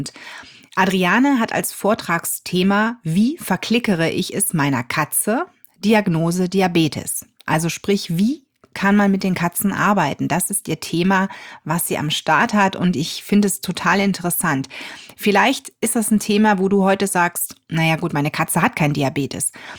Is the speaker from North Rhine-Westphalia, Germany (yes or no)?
yes; North Rhine-Westphalia, Germany; Ich komme aus der Nähe von Düsseldorf.